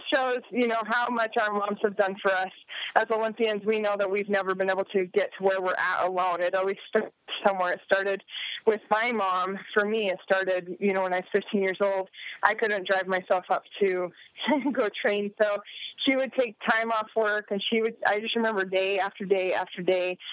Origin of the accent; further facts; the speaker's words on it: Utah, United States; You know, I'm from Utah.